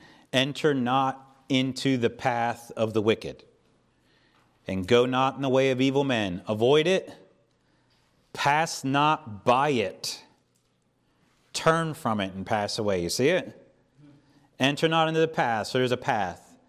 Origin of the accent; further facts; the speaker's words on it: Pennsylvania, United States; growing up in Pennsylvania, we get some of those snows